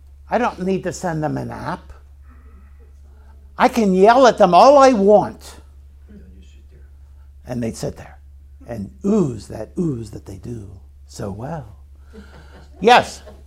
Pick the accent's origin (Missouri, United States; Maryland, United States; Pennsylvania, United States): Maryland, United States; Baltimore; And I personally appreciate that more than most of you, because I'm from Baltimore.